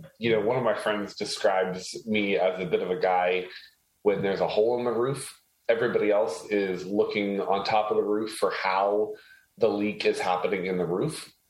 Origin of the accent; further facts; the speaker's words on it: Haiti; So I was actually born and raised in a third world country. I was born and raised in Haiti. And my mom originally did medical missions and I grew up there.